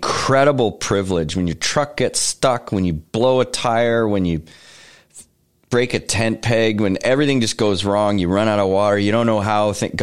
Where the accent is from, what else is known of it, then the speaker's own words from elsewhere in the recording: Canada; And we're like, "Yeah, we're from Canada."